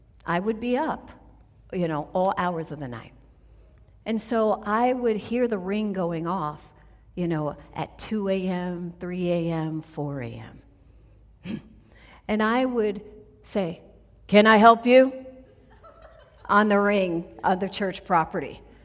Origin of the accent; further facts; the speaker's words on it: New York, United States; Now, a lot of you guys know I grew up in New York, so I got a little hood in me, okay?